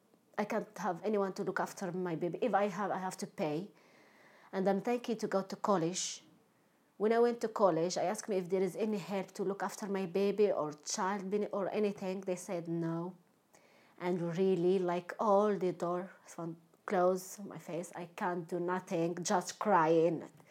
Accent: Morocco; English is a second language; moved away; I'm from Morocco. I've been here nearly 2 years.

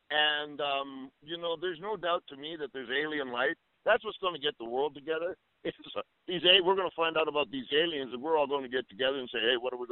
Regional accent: Saskatoon, Saskatchewan, Canada; born there; I was born in Saskatoon. They don't have no coconuts there.

